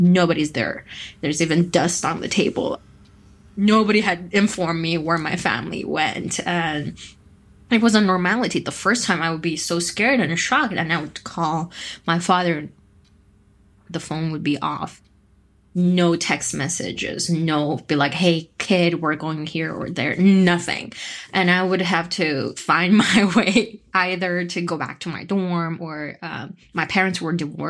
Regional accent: Beijing, China; I was born and raised in Beijing, not in my homeland, like the rest of the Uyghur people would.

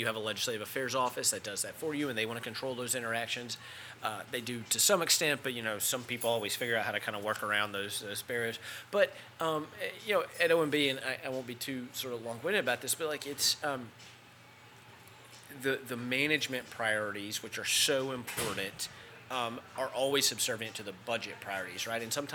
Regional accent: North Carolina, United States; I come from Yadkin County, North Carolina. I don't even know that Google Maps has found it yet. It is the smallest, most conservative county in all of North Carolina.

